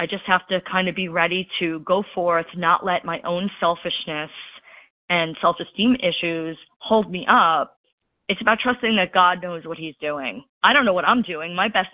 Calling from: New York City, New York, United States; in New York City.

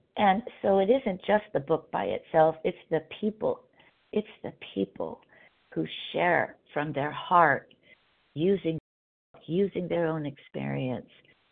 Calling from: California, United States; Oh, sorry, Southern California, Pacific

